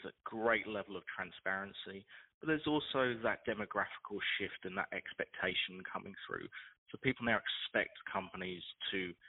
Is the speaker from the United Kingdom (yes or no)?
yes; United Kingdom; now in Australia; my home country, the UK, maybe more so than where I live now, which is in Australia